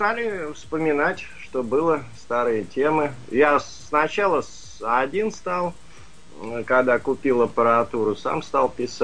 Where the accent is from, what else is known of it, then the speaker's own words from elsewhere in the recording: Saint Petersburg, Russia; now in France; Видимо, со мной перекочевал, я питерский